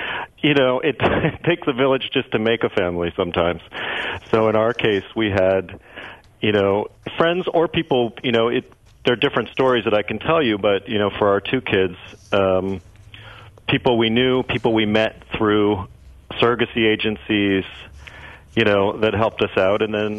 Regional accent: Ann Arbor, Michigan, United States; I grew up in Ann Arbor, which is basically, you know, Madison.

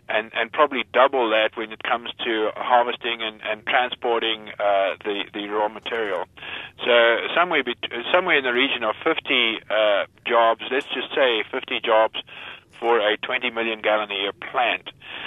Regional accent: South Africa; now in United States; I'm an immigrant from South Africa.

